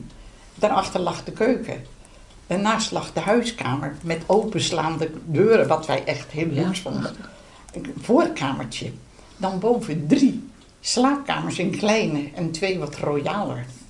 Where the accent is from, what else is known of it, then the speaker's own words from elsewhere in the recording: Gouda, South Holland, Netherlands; born there; Ik ben geboren in Gouda.